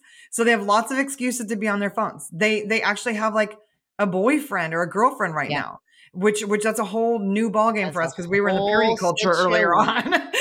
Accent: United States; You know, we are American citizens, so we have the protection of our government.

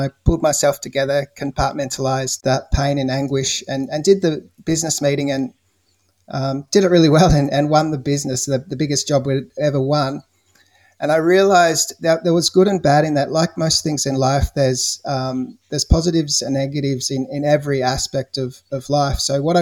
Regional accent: Australia; the listeners might hear that I'm Australian. I'm here in Australia, just outside of Melbourne in Victoria, and in a place called Geelong.

